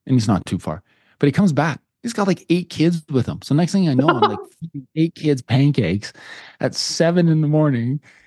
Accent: Calgary, Alberta, Canada; also born or lived in Three Hills; I grew up in Calgary, Alberta, which is a city of about 1.6 million people, big center. And then right before I was 12, my family moved to a small town about an hour and 50 minutes northeast of Calgary.

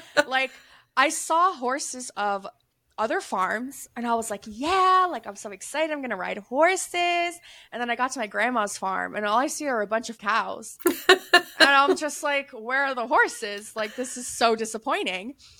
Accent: United States; I'm so American. I freaking love burgers. And I remember I went to Colombia, which is my mom's native country.

